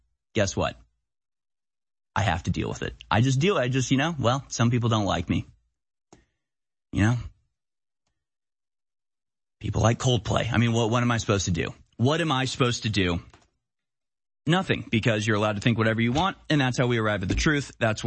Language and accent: English; United States; I am an American. I don't bend to demands like that.